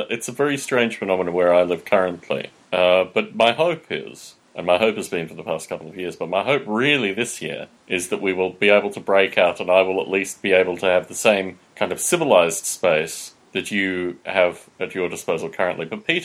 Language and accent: English; Australia; also born or lived in United Kingdom; now in United States; aside from being Australian and now living in the US, I spent 4 years in the UK, and it was, my wife as well, it was some of the nicest time we've spent anywhere.